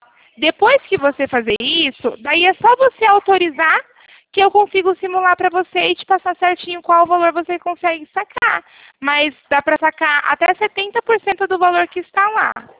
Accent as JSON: {"language": "Portuguese", "town": "Arapongas", "region": "Paraná", "country": "Brazil", "said": "Eu sou de Arapongas, no Paraná."}